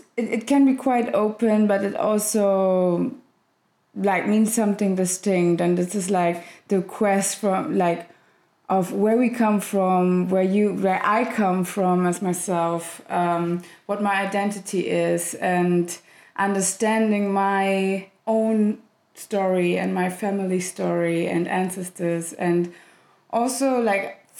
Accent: Berlin, Germany; But growing up in Berlin, I can show you sometimes, okay, you're not German.

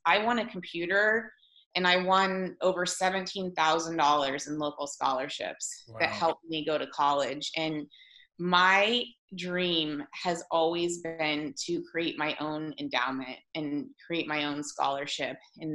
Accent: Whitefish, Montana, United States; I grew up in Whitefish, and I had very humble background, and I come from a family that was, you know, financially disadvantaged.

